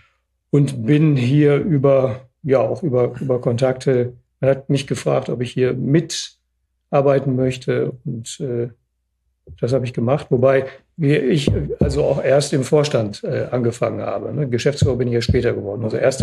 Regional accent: Bottrop, North Rhine-Westphalia, Germany; also born or lived in Oberhausen; Also ich bin geboren in Oberhausen, bin aber in Bottrop zum Gymnasium gegangen.

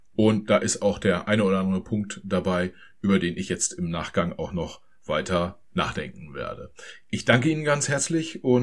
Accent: East Germany, Germany; als Ostdeutscher darf ich das sagen.

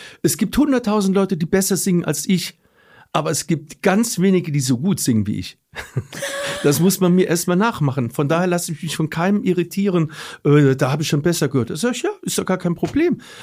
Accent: Trier, Rhineland-Palatinate, Germany; bin nach über 25 Jahren wieder zurück nach Trier gekommen und das war... Heimkommen. Und Trier ist halt meine Heimat.

